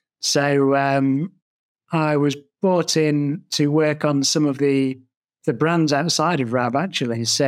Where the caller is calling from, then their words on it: East Midlands, United Kingdom; I'm calling in from Derbyshire in the UK.